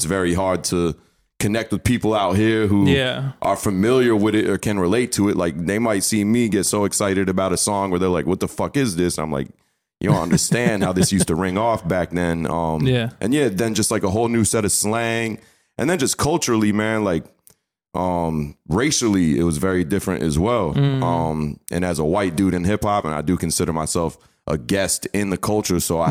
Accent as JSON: {"language": "English", "town": "Powell", "region": "Ohio", "country": "United States", "tie": "born or raised there", "also_born_or_lived": "New York", "said": "I was born in New York. Then I did elementary school and junior high school in Columbus, Ohio."}